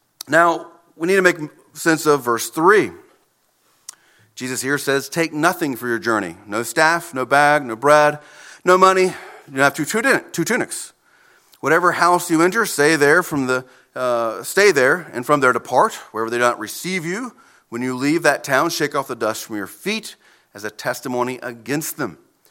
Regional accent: South Carolina, United States; I was raised in South Carolina, and at that time, in South Carolina, you could get behind the wheel of a car by yourself at the age of 15, and so I did.

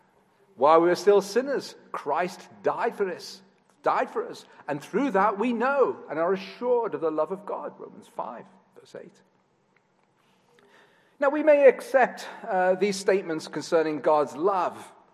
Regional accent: Liverpool, North West England, United Kingdom; accent: English; John was telling me earlier on that I'm losing my accent, which troubles me enormously, so I'm going to try even harder to speak with my English accent. But in Liverpool, it's a very distinctive accent.

